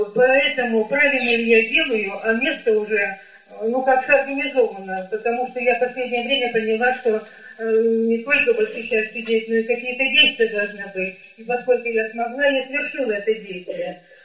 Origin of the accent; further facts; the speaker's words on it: Kuragino, Krasnoyarsk Krai, Russia; Дело в том, что я из Курагина, и у нас очень много стариков.